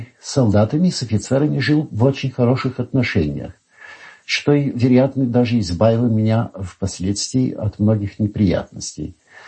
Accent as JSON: {"language": "Russian", "town": "Warsaw", "region": "Masovian Voivodeship", "country": "Poland", "tie": "born or raised there", "also_born_or_lived": "Ivangorod", "said": "Я родился в Польше в 1891 году, и в частности в крепости Ивангород, где отец мой служил военным врачом в Ивангородской крепостной артиллерии."}